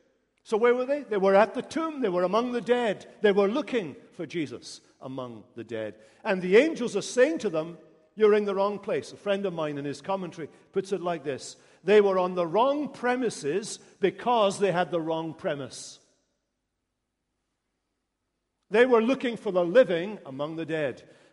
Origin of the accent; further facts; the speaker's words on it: Scotland, United Kingdom; And I come from Scotland, and I come from a part of Scotland called Lanarkshire.